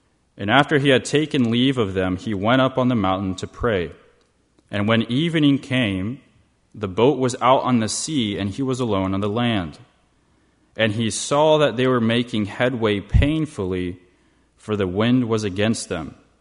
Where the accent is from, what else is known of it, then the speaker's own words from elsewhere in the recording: Brazil; English is a second language; We are from Brazil, so it's so nice to see God's family and God's body all over the world